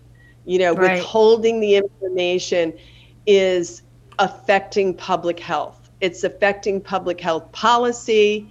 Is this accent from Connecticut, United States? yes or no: yes; Connecticut, United States; because I was from Connecticut and I still have a home there